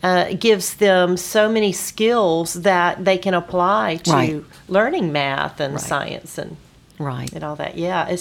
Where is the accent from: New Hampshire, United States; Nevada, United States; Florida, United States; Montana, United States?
Florida, United States; I grew up in Florida until I went to college.